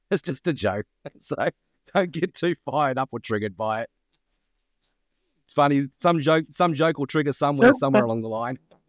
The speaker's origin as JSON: {"language": "English", "country": "Australia", "said": "It's like I'm not the Jeff Ross, the Canadian roaster, right?"}